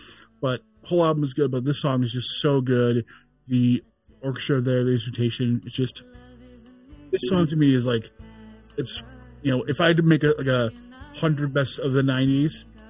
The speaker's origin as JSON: {"language": "English", "region": "Michigan", "country": "United States", "tie": "born or raised there", "said": "It wasn't really on the radio where I grew up in Michigan"}